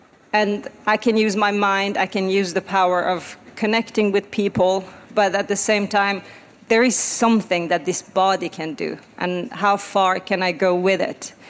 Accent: Iran; I'm born and raised in Iran

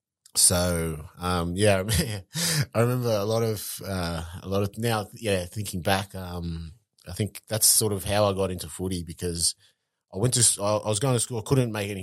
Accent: Mount Hagen, Western Highlands, Papua New Guinea; born there; I was born in Mount Hagen Hospital.

